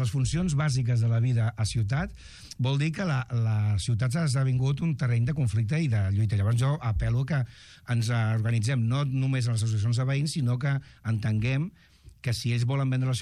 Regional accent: Barcelona, Catalonia, Spain; Jo, a més, soc de Nou Barris i... encara hi havia bastanta heroïna, molta heroïna, als barris.

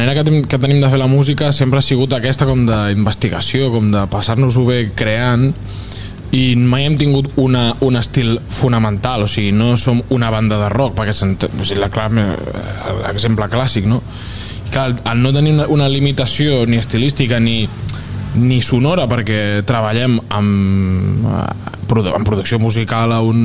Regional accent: Valls, Catalonia, Spain; com som de Valls, doncs hem dit, anem a convidar tothom a la nostra música a través d'una calçotada

